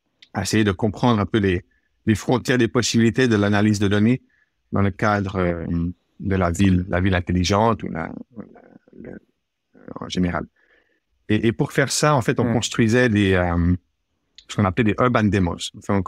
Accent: Switzerland; Oui, donc je suis à l'origine, je suis suisse, ingénieur suisse. J'ai fait mes formations ingénieur en Suisse

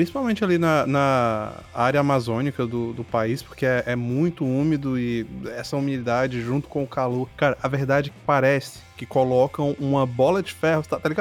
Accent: Bahia, Brazil; born there; quando eu ia pra cidade onde eu nasci, lá na Bahia, no sertão, porque lá não é litoral, mas é tão quente e úmido quanto

